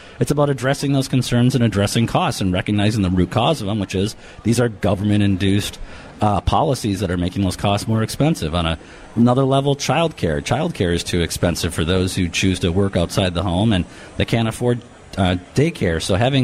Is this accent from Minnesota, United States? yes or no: yes; Minnesota, United States; As a Minnesotan, of course, I'm happy to see a Minnesotan be on the top of the ticket as a vice president.